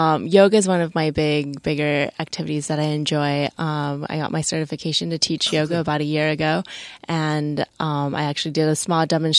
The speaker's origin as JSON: {"language": "English", "region": "Colorado", "country": "United States", "tie": "born or raised there", "moved": "as an adult", "lives_now": "New York, United States", "said": "So born and raised in Colorado from Chinese-Vietnamese parents, more Vietnamese than Chinese. Moved out to New York about 5 years ago"}